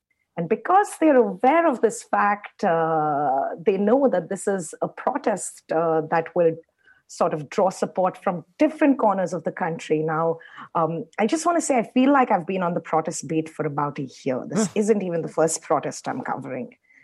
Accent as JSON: {"language": "English", "country": "India", "said": "And as a reporter, as an Indian, I'm very keen to see how this impacts the government."}